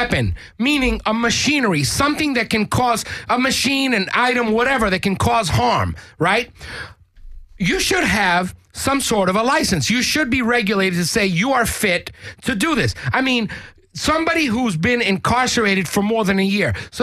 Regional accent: New York, United States; like New York, we're from New York

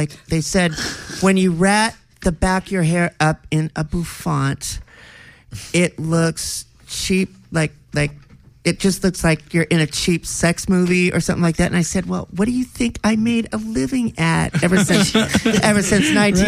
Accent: San Francisco, California, United States; A lot of people got on my case because I'm not from L.A. I'm from San Francisco.

